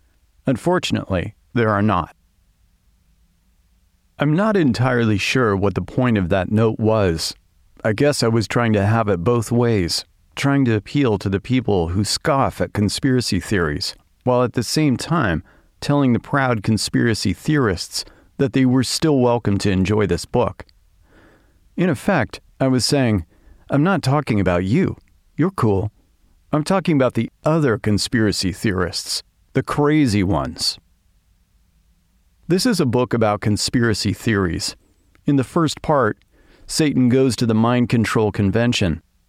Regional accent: Pittsburgh, Pennsylvania, United States; You'll also meet the man who killed 11 people in my hometown of Pittsburgh

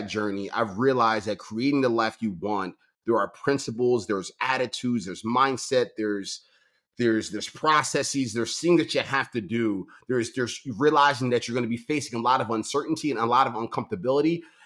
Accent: Baltimore, Maryland, United States; I come from Baltimore, Maryland. The best example I give is I grew up two streets over from where The Wire was shot.

